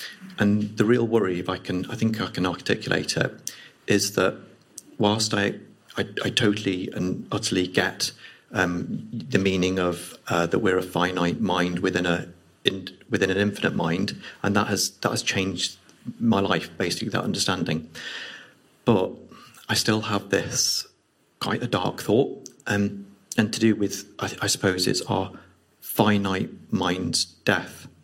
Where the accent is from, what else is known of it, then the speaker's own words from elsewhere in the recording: Milton Keynes, South East England, United Kingdom; I'm from Milton Keynes.